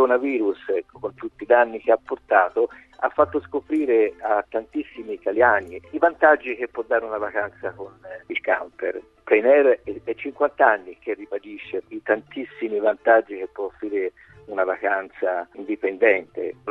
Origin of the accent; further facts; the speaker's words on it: Florence, Tuscany, Italy; Leggevo che in Toscana, io sono di Firenze